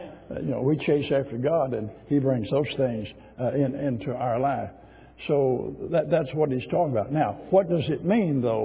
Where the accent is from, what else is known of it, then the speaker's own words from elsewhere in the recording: Arkansas, United States; born there; I was born in Arkansas.